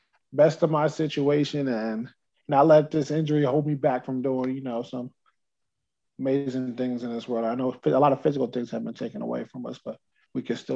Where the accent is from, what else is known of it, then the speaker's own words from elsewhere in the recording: New Jersey, United States; got a full ride to go play at Division I college here in my home state of New Jersey, and went to Rutgers University